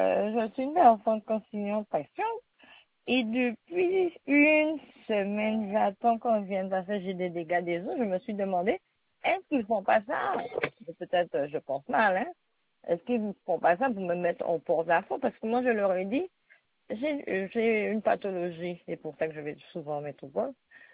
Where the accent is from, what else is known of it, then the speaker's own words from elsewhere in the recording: Gustavia, St. Barthélemy; now in Guadeloupe; Je suis de Saint-Barthélemy, mais je vous appelle de la Guadeloupe. Hein. J'habite ici.